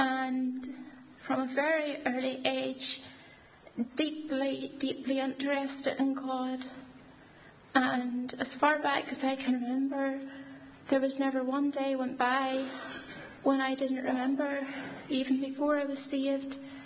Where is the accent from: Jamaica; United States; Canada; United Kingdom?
United Kingdom; Ballymena, Northern Ireland; I am from Ballymena, and I grew up in this town in a Roman Catholic home.